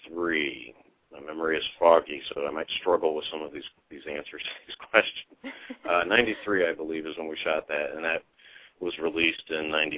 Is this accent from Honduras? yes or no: no; Pittsburgh, Pennsylvania, United States; but probably my teen years growing up in the Pittsburgh area brought it into focus